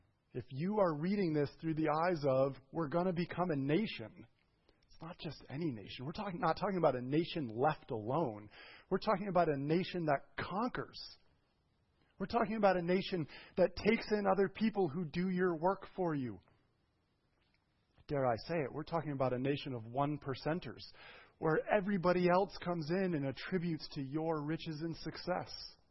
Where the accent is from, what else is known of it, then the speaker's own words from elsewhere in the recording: United States; I mean, as an American who went to public school, I know that's not my fault.